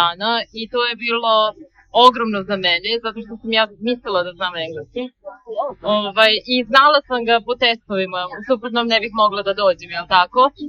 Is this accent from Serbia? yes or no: yes; Kruševac, Central Serbia, Serbia; moved away as an adult; also born or lived in Belgrade; now in United States; Ja sam odrasla u Kruševcu, ali kada sam imala 18 godina, počela sam da studiram FPN u Beogradu, novinarstvo, tako da sam tamo živjela 2 godine. Posle toga sam dobila stipendiju da dođem u Ameriku